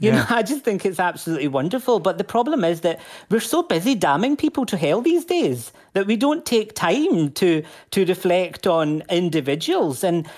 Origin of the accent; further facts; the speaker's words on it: Glasgow, Scotland, United Kingdom; it's exactly the same about what I talk about when I talk about being Glaswegian, being Pakistani.